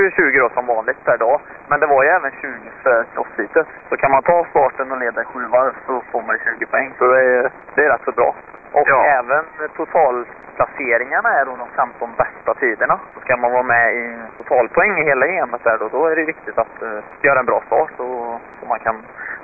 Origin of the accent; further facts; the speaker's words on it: Sweden; Vi är 25 svenskar här nu tror jag.